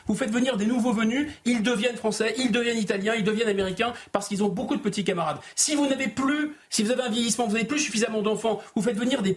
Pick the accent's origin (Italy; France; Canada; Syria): France; nous, Français